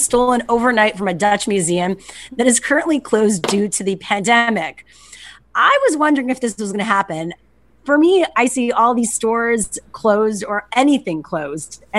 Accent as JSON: {"language": "English", "country": "Canada", "said": "And she's coming from my home country. She's in British Columbia."}